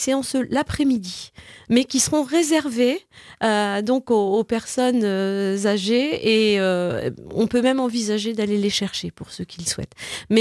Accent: Île d'Yeu, Pays de la Loire, France; on est tous de l'Île-Dieu, mais on habite tous un village.

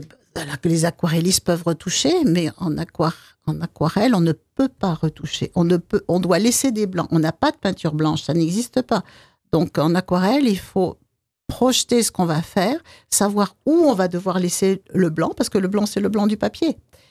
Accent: Pyrenees, France; je suis d'origine des Pyrénées. Et dans les Pyrénées, j'aime mieux les peindre en hiver

